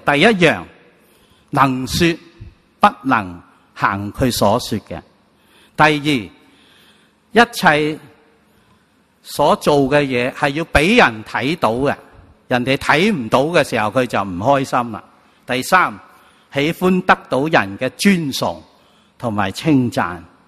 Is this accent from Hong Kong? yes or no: yes; Hong Kong; 如果这个牌是我们香港人要接的牌